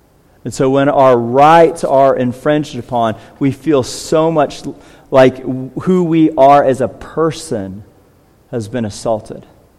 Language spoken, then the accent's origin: English; United States; I mean, I'm an American after all. I have rights.